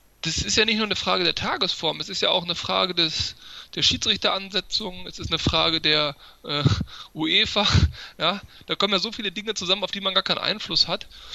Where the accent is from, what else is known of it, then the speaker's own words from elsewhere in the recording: Hanover, Lower Saxony, Germany; denn ich bin Hannoveraner